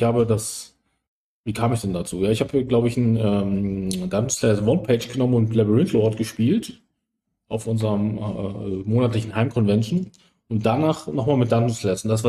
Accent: Helmstedt, Lower Saxony, Germany; ich bin noch zur Zeit in der Grenze groß geworden, beziehungsweise meine Jugend war dann, ich bin 12, 13 so, hat sich die Grenze geöffnet. Ich wohne ja in Helmstedt, das heißt direkt an der Grenze.

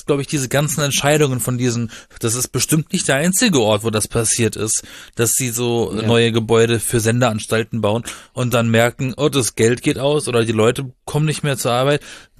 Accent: Baden-Baden, Baden-Württemberg, Germany; moved away as an adult; now in Berlin, Germany; Und zwar komme ich ja aus Baden-Baden.

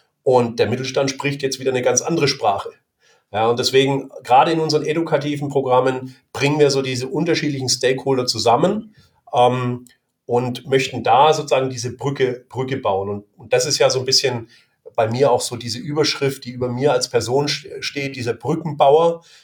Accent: Germany; ich möchte zurückgeben an meine Heimat. Und ich komme nicht aus Heilbronn selber, aber ich denke da Deutschland.

